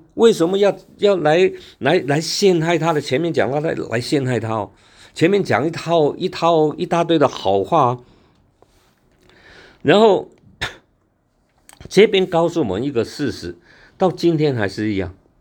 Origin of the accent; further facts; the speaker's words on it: Hong Kong; 就像我们香港以前有一群的人以为自己是英国人